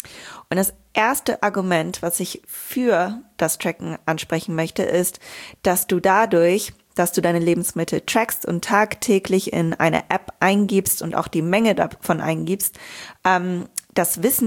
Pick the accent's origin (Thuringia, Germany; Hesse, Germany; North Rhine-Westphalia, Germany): North Rhine-Westphalia, Germany; Bielefeld; Wir sind gerade in NRW über die Corona-Zeit in meiner Heimat in Bielefeld.